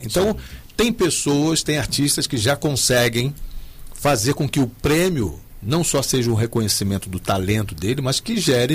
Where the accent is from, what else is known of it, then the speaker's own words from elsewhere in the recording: Rio de Janeiro, Brazil; now in Espírito Santo, Brazil; porque eu vim para o Espírito Santo, eu sou carioca, vim para o Espírito Santo em 1976